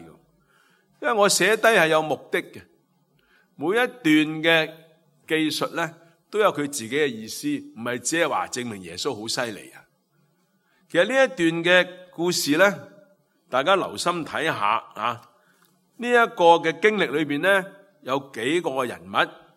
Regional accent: China; 咁我哋中国人话喂

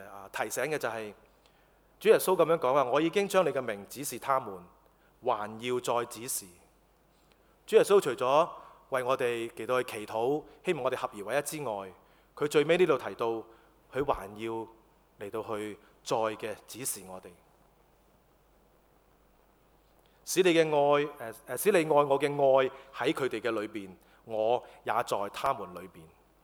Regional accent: Hong Kong; 我哋香港人真係咁噶

